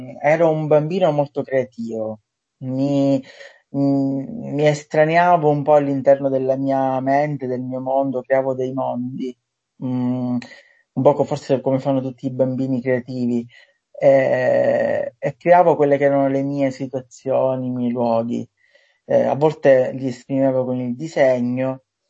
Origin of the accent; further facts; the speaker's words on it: Sicily, Italy; ho fatto anche teatro, a 18 anni, 17 anni, nel mio paese, in Sicilia, ho fatto teatro anche dialettale